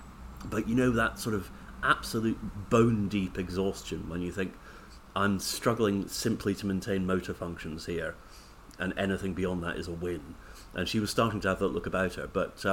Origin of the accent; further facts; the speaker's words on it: Scotland, United Kingdom; I hate green things in food, as you know, being Scottish